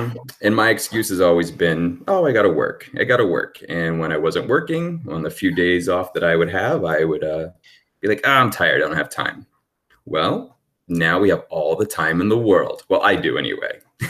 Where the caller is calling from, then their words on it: San Francisco, California, United States; I'm calling in from San Francisco Bay Area.